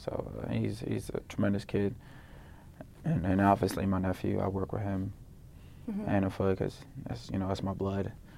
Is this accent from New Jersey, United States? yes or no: yes; New Brunswick, New Jersey, United States; born there; also born or lived in Sierra Leone; I mean, when I was younger, obviously I was born in New Brunswick, New Jersey, and as a kid, I lived there for about 2-3 years and then moved to Sierra Leone.